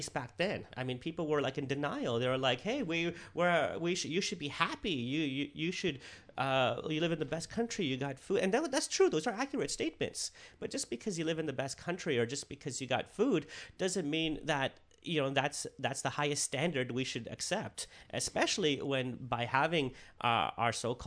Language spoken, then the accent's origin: English; Toronto, Ontario, Canada; So I grew up here in Toronto on welfare.